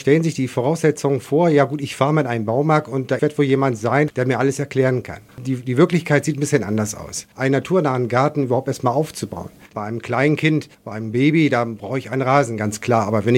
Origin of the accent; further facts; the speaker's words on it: Northern Germany, Germany; Ich komme aus dem Norddeutschen, hab mich beruflich hier am Niederrhein niedergelassen. Klar, der Vorname ist euch ein bisschen erstmal erklärungsbedürftig, aber wir wohnen jetzt seit 1994 jetzt am Niederrhein